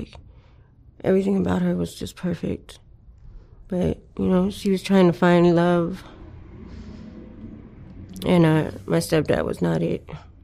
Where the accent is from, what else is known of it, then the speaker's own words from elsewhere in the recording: Los Angeles, California, United States; I grew up here in L.A., West L.A.